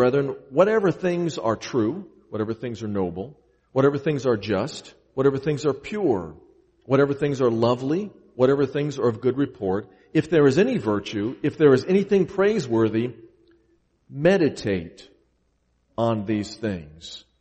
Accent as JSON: {"language": "English", "town": "Chicago", "region": "Illinois", "country": "United States", "tie": "born or raised there", "said": "Now, I grew up in Chicago, so I had to read this in a book"}